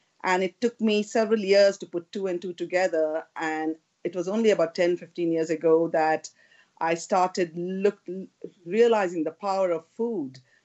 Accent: India; now in United Kingdom; Occasionally, out of curiosity, tried some chicken when I grew up in India in my friend's house, much to my mother's dismay because she was an ethical vegetarian.

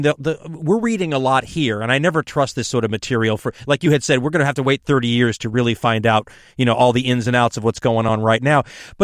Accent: United States; And I just remember as an American during that era just being shocked

